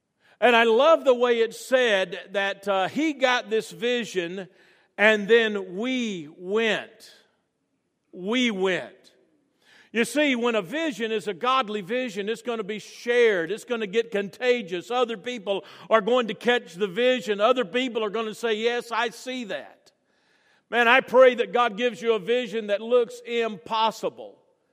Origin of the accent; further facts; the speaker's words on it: Orange Beach, Alabama, United States; I wasn't raised in East Tennessee. I got here as fast as I could. I was raised in South Alabama, Orange Beach, Alabama